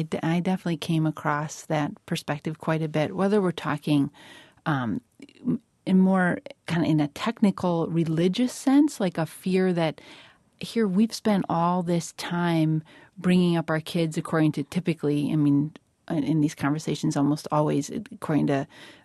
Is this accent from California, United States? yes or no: no; Grafton, Wisconsin, United States; I describe myself as a small town Wisconsinite to people because I grew up in Grafton, but Grafton now is very much part of the Milwaukee metro area. And when I was growing up, it was 7,000 people, and it's really not a small town.